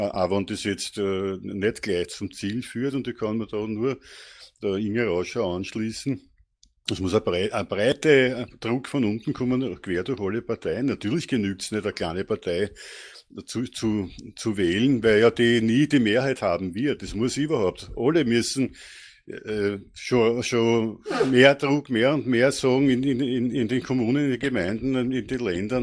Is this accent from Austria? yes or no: yes; Austria; Auch bei uns in Österreich hätten wir nie die 66,6% gemacht